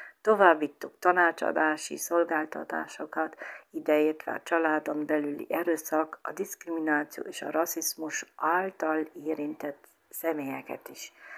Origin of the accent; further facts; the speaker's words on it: Transylvania, Romania; now in Berlin, Germany; Erdélyből származok, beszélek magyarul és németül